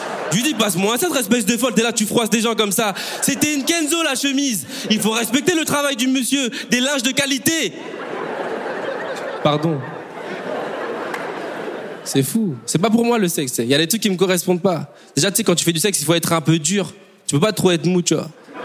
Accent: Bordeaux, Nouvelle-Aquitaine, France; Eh, moi, je viens de Bordeaux. J'ai fait 10 heures de route.

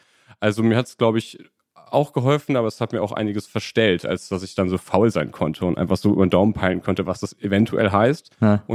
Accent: Münster, North Rhine-Westphalia, Germany; In manchen Bundesländern musste man es nicht tun, manch bei uns in Münster war das bei mir.

